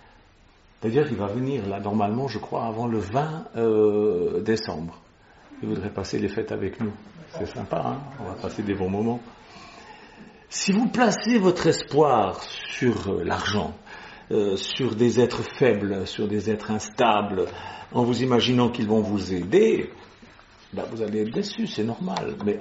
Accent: Switzerland; Moi, je suis suisse, je vote pas.

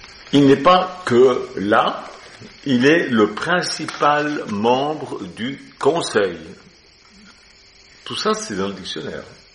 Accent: Switzerland; Moi, je suis suisse

